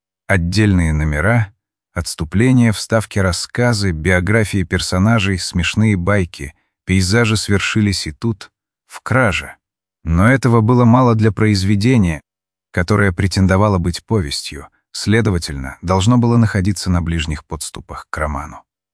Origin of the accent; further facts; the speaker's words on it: Ovsyanka, Krasnoyarsk Krai, Russia; 1980 году я вернулся на родину, в Красноярск, и сразу же занялся тем, чтобы подыскать и купить избу в родном селе Овсянка.